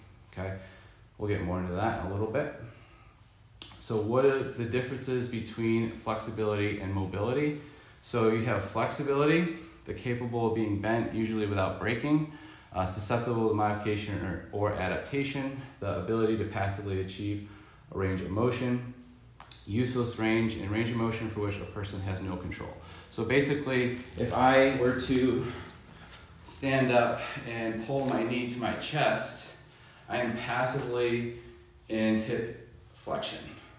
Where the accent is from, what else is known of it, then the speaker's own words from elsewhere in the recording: Tonawanda, New York, United States; born and raised in Tonawanda, New York. I have three older brothers